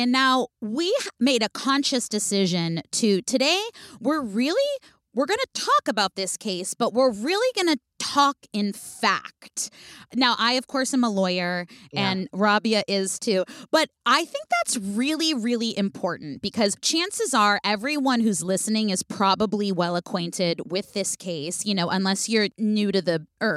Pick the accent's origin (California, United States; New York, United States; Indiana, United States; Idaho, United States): California, United States; I was in San Francisco. I'm from the Bay Area.